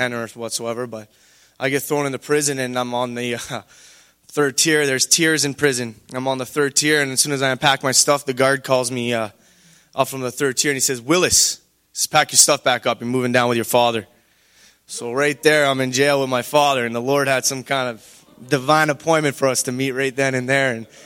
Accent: Regina, Saskatchewan, Canada; I'm 26 years old. I'm from Regina, Saskatchewan. I grew up fatherless.

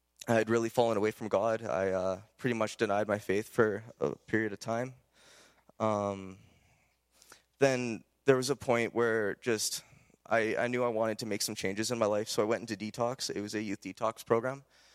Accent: Edmonton, Alberta, Canada; I'm 19 years old, and I'm from Edmonton, Alberta.

